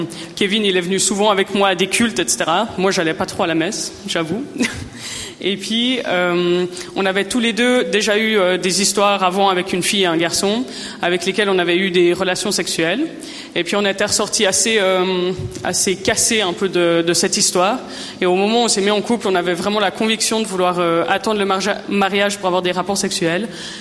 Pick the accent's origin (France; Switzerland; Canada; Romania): Switzerland; Vallorbe, Vaud; Alors, on se présente … On vient de Valorbe. On est mariés depuis 3 ans. On a 24 pour moi, 26 pour Kevin, 26 ans.